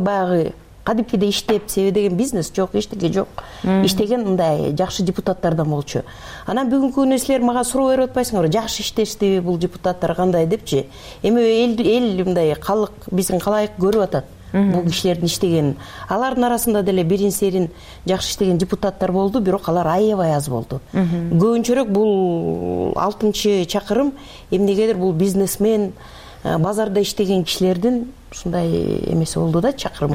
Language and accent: Kyrgyz; Balykchy, Issyk-Kul Region, Kyrgyzstan; Мен өзүм Көлдөнмүн, Рыбачы Балыкчы шаарынанмын.